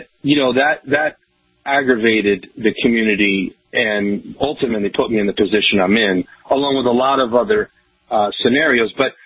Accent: New York, United States; now in Vermont, United States; And, you know, for me personally, you know, I grew up in New York. You know, everybody in my neighborhood was a little bit of everything.

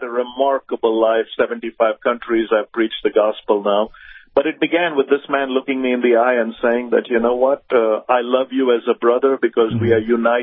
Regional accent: India; moved away; I was an immigrant from India.

